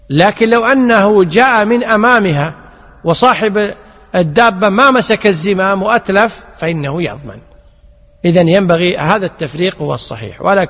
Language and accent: Arabic; Kuwait; لذلك حتى القانون عندنا في الكويت أن سيارات التدريب إذا أتلفت شيئا فليس الضمان على المتدرب